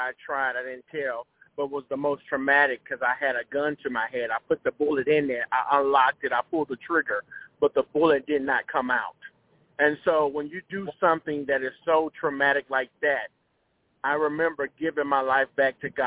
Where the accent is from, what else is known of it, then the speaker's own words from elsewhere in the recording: Gulfport, Mississippi, United States; I'm from Gulfport, Mississippi